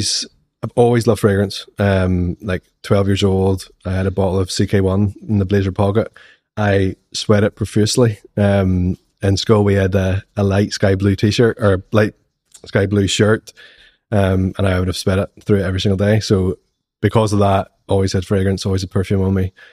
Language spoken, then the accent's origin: English; Ballymena, Northern Ireland, United Kingdom; which was the Christmas market in Ballymena, which is my hometown, and we sold out within an hour.